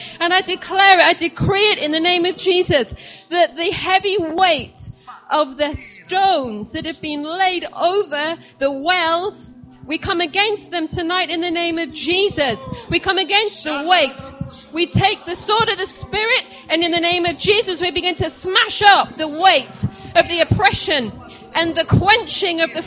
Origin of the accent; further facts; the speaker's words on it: United Kingdom; But Lord, as British people, and those of you that are here from other lands as well, lay hold of this for where you come from.